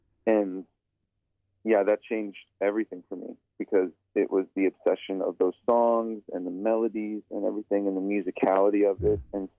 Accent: Sioux Falls, South Dakota, United States; I grew up in South Dakota. Grew up on the east side in Sioux Falls, and my whole family's on the western part of the state in Pine Ridge.

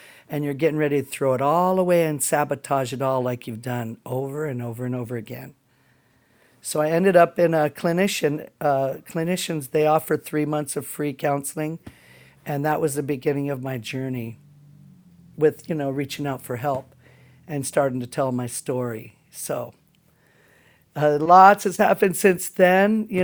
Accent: Alaska, United States; There was a lot of peer pressure, you know, where I grew up. And I'm from the Bristol Bay region.

